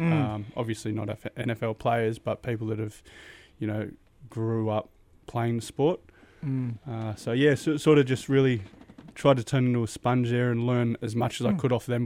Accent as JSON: {"language": "English", "town": "Sydney", "region": "New South Wales", "country": "Australia", "tie": "born or raised there", "lives_now": "Cairns, Australia", "said": "So I grew up in Sydney. I spent some time up in here in Cairns playing league just at Ivanhoe's."}